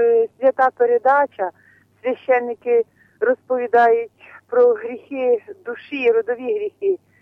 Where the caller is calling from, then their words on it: Zhytomyr Oblast, Ukraine; Житомирська область.